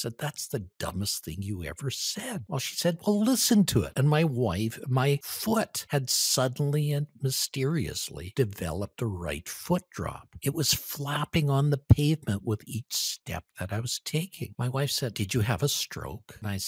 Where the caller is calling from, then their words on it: Edmonton, Alberta, Canada; I'm joining you from Edmonton, Alberta, Canada, which is just the other side of the Rocky Mountains up here in the cold north